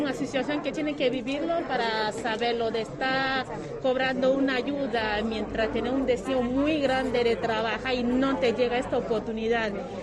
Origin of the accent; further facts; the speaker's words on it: Côte d’Ivoire; now in Spain; Soy africana, soy de Costa de Marfil, aunque ahora soy de nacionalidad española y llevo 20 años aquí en España.